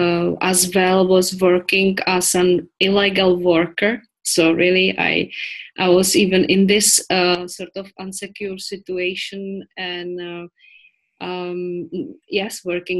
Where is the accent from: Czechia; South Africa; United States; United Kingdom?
Czechia; Well, as you said, yes, I come from the Czech Republic.